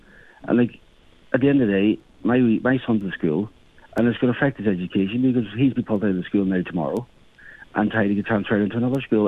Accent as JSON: {"language": "English", "town": "Dunganilly", "region": "Ulster", "country": "Ireland", "tie": "born or raised there", "said": "And now, I am originally from Dunganilly, and that's my hometown."}